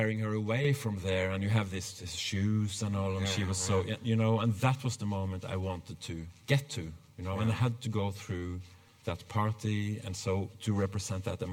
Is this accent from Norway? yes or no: yes; Norway; now in Sweden; I came from Norway and I went to Sweden and I didn't know anyone.